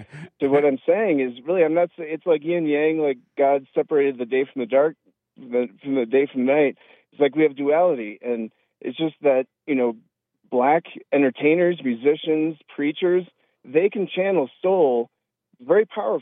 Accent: Detroit, Michigan, United States; You know, I grew up in Detroit.

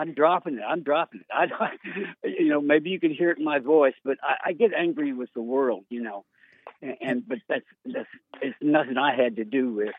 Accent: Decatur, Alabama, United States; I grew up in Decatur, Alabama, way down south. I'm a southern boy.

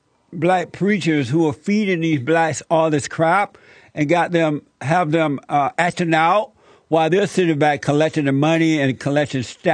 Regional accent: Alabama, United States; Whereas when I was growing up in Alabama, we knew that it was a battle between good and evil, right and wrong.

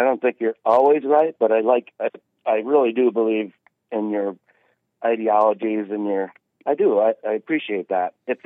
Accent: Wisconsin, United States; So my hometown is near Chicago, near Milwaukee.

